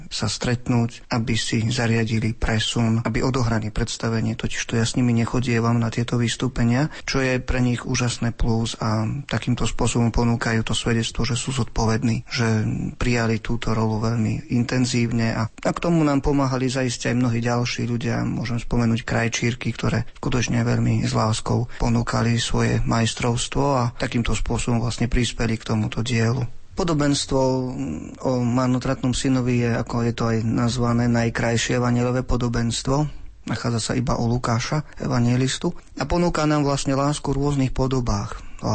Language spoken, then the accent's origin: Slovak; Tulčík, Prešov Region, Slovakia; Začnem trošku z histórie. Pochádzam z Tulčíka, kde divadlo je živou tradíciou aj dnes, nielen počas totalitných dní.